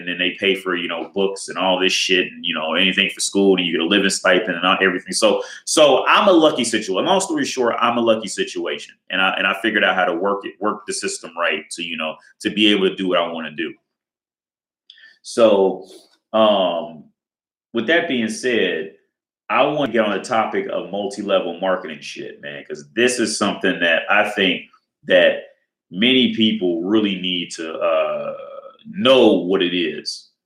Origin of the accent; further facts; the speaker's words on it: Cincinnati, Ohio, United States; I'm from Cincinnati and I moved to Dayton, Ohio, which is about a 50 mile drive, about 45 minutes.